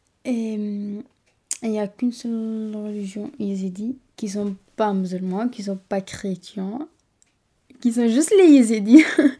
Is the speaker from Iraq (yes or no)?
yes; Sinjar, Nineveh, Iraq; moved away; Je suis née à Sinjar, Nineveh, en Irak, juste à côté de Mossoul.